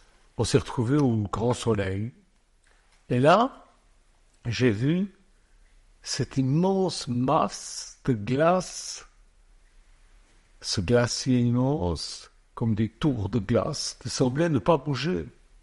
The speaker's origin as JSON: {"language": "French", "country": "Switzerland", "moved": "as an adult", "lives_now": "France", "said": "moi aussi, comme le Rhône, j'ai quitté la Suisse et je suis venu, comme le Rhône, en France."}